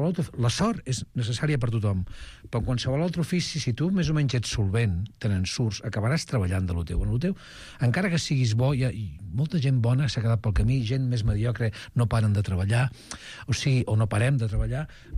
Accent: Sabadell, Catalonia, Spain; jo soc de Sabadell, les companyies professionals que venien a Sabadell les anava a veure

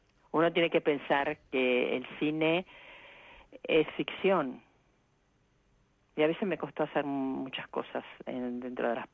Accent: Argentina; moved away; cuando yo me fui de Argentina en el 69

